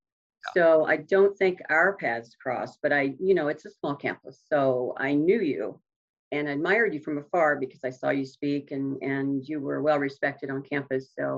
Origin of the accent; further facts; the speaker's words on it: Alva, Oklahoma, United States; I was born in Clinton, but we primarily moved towards the Panhandle. So in Alva, Enid area